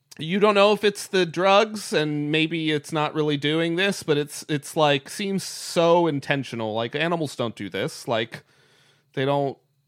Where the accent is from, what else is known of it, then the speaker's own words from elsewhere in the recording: Bedford, Pennsylvania, United States; I grew up in Bedford, Pennsylvania.